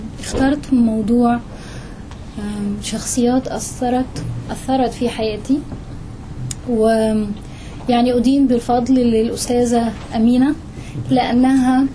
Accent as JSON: {"language": "Arabic", "country": "Egypt", "said": "شيء من حياتنا كمصريين"}